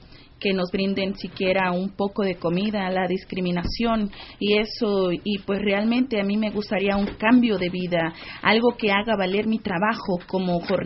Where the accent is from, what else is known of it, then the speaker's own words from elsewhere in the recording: Mexico; soy una madre mexicana, soy inmigrante